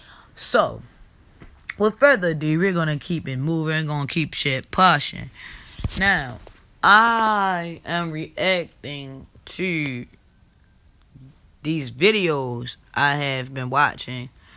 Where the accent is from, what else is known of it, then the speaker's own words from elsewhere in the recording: Baltimore, Maryland, United States; I'm from Baltimore. That's our area code. At least one of them.